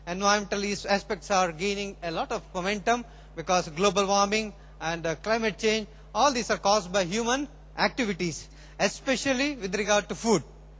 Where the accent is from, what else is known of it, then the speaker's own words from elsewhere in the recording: India; So we being Indian vegan, we try to avoid that possession.